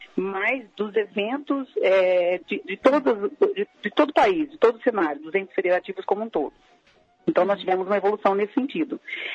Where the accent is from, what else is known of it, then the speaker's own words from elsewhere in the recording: Mato Grosso, Brazil; moved away; você sai do seu estado, por exemplo, eu saí de Mato Grosso, fui fazer teste em São Paulo, fui fazer teste em vários lugares